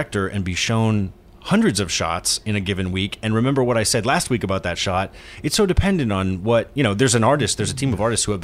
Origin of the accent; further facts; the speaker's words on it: Alaska, United States; I was raised in Alaska.